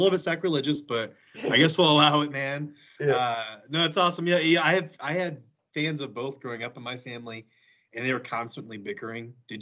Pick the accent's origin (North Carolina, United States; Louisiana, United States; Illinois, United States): Illinois, United States; Elgin; now in Kansas, United States; I'm originally from the suburbs. I'm from Elgin. And I lived in the city proper for maybe the last 5 or 6 years that I lived there. So then I moved to Alabama. Now I'm in Kansas.